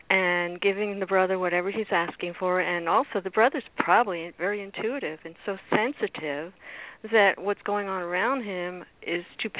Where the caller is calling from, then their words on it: Miami, Florida, United States; I'm from Miami.